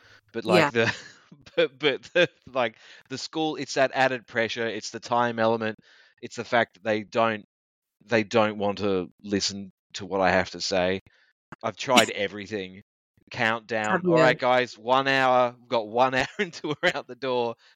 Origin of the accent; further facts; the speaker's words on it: Australia; And I know I'm Australian and biased, but like, I think everyone agrees.